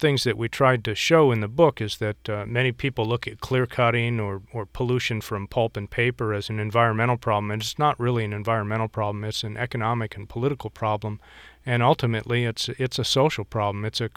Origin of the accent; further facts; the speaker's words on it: Midwest, United States; Yeah, I grew up in the Midwest, actually, in an area that Weyerhaeuser had clear-cut and deforested in the 1800s. And then when I moved out here to the Northwest, I discovered that Weyerhaeuser had beat me to it